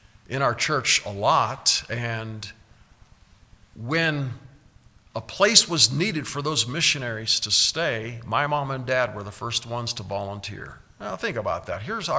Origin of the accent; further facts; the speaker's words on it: Monroe, Nebraska, United States; also born or lived in Omaha; And when we moved from Omaha to a farm near Monroe, Nebraska, we went to a one-room schoolhouse.